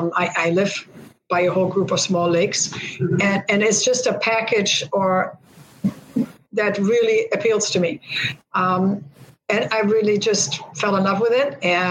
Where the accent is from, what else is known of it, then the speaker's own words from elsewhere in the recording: Germany; now in Michigan, United States; I grew up in West Germany then, and there was no Germany when I was growing up. And I grew up literally within spitting distance of the Rhine River